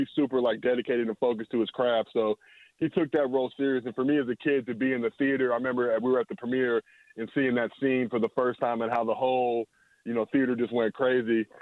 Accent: Los Angeles, California, United States; growing up in Los Angeles, you will be playing basketball.

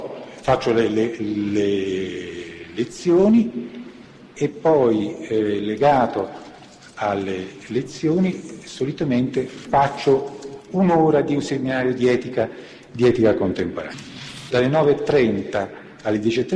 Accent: Treviso, Veneto, Italy; born there; Sono nato a Treviso il 29 agosto del 1940.

